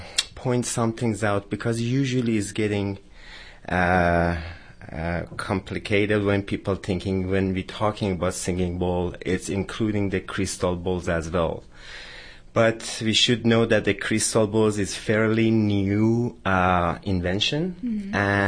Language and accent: English; Iran; I'm originally from Iran.